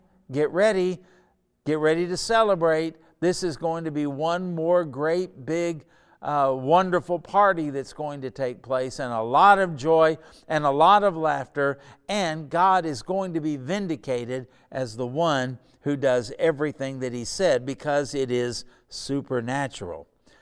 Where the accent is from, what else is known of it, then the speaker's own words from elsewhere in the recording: Oklahoma, United States; And we said, we're from Oklahoma.